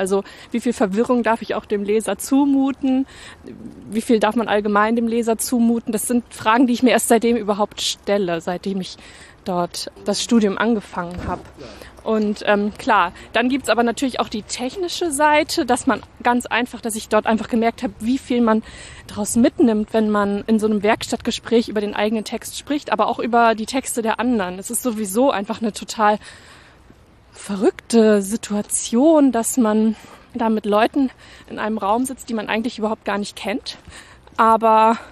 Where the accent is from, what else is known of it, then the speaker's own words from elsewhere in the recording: Bremen, Germany; Ich komme ja ursprünglich auch aus Bremen